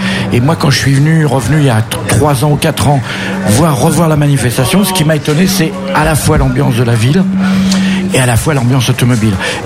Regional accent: Paris, Île-de-France, France; Pas du tout. Moi, je suis parisien, mais j'ai parcouru le monde entier pour faire des images de voitures.

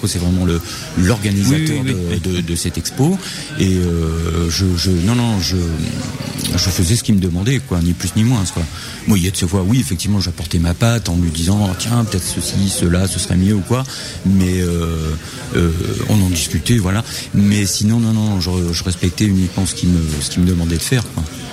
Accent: Angoulême, Nouvelle-Aquitaine, France; Ah de toute manière, moi je suis d'Angoulême

